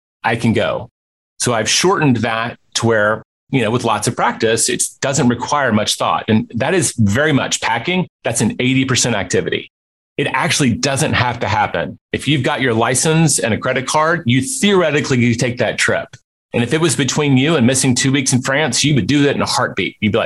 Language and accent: English; Memphis, Tennessee, United States; And he was a guy from Memphis, my hometown, and my dad had set up the meeting.